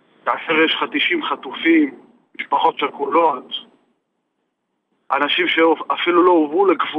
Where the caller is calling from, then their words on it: Northern District, Israel; אני ממושב בינמי בצפון.